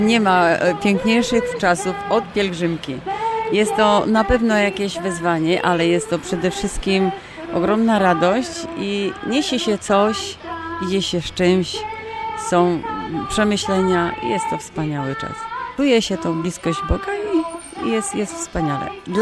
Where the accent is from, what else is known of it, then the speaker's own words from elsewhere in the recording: Wrocław, Lower Silesian Voivodeship, Poland; jesteśmy aż z Wrocławia.